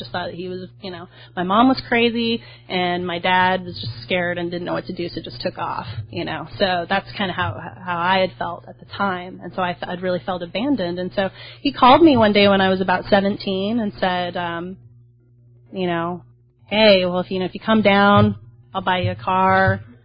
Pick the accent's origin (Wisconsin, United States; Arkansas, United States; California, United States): Arkansas, United States; also born or lived in Oklahoma; I was born in Oklahoma, but I spent a big part of my childhood in Northwest Arkansas.